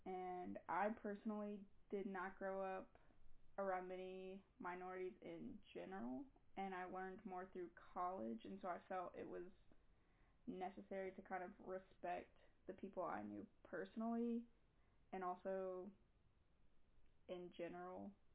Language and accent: English; Georgetown, Kentucky, United States; born there; I'm 25, and I was born in Georgetown, Kentucky.